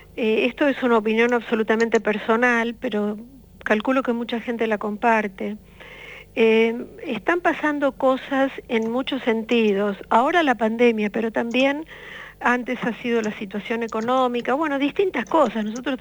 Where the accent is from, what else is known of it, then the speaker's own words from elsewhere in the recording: Florencio Varela, Buenos Aires Province, Argentina; born there; Yo nací en Florencio Varela, los pagos de Guillermo Enrique Hudson, que me hace sentir muy orgullosa, aunque no sea más que compartir el pago